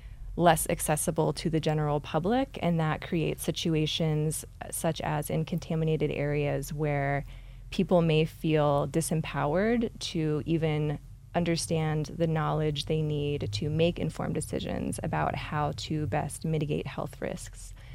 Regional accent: Raleigh, North Carolina, United States; So I grew up in Raleigh, North Carolina

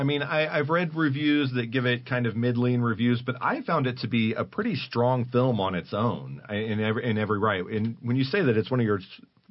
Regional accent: Midwest, United States; I go back to my growing up in the Midwest, we had this ice storm and we were stuck.

